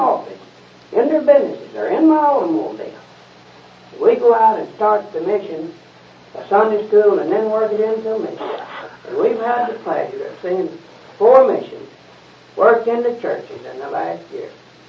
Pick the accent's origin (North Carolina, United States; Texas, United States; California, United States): Texas, United States; I have been in seven or eight different businesses in my hometown in Texas